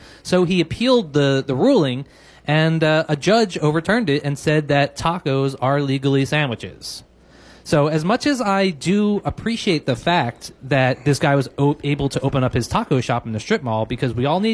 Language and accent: English; Philadelphia, Pennsylvania, United States; Because, I'm from Philadelphia, home of the hoagie.